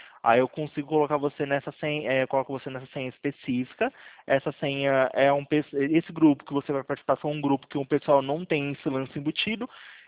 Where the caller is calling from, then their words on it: Sumaré, São Paulo, Brazil; Eu falo aqui de Sumaré, São Paulo.